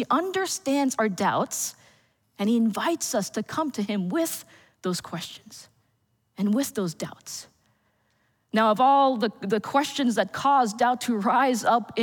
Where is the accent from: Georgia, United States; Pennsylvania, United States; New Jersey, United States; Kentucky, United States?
New Jersey, United States; I'm originally from New Jersey. All of my family is still there.